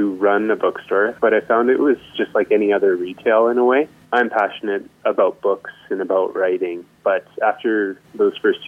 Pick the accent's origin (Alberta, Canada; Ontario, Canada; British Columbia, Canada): British Columbia, Canada; Quesnel; I'm originally from Quesnel. So I found my way coming back here in order to teach